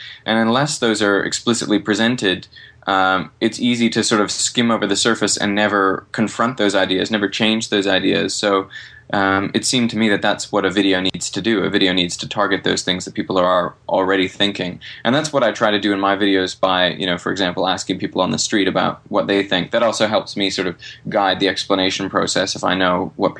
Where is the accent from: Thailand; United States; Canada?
Canada; Vancouver, British Columbia; moved away as an adult; also born or lived in Traralgon, Australia / Eastern Canada; now in Australia; I was born in a small town called Traralgon in Victoria. Uh-huh. I grew up in Vancouver, Canada. I did my undergraduate in Eastern Canada, and then I came back to Australia for my PhD, and I've been here for 7.5 years. But that accent doesn't really go away